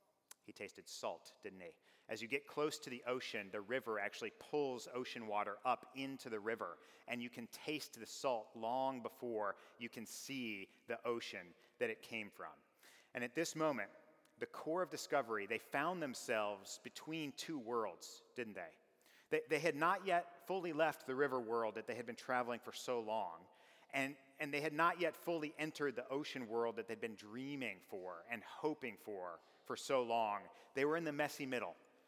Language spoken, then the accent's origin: English; the West, United States; because I'm from the Wild West.